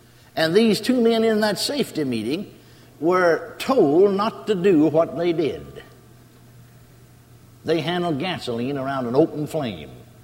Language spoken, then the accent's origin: English; McKinney, Texas, United States; And he worked in a power plant there in my hometown, McKinney, Texas.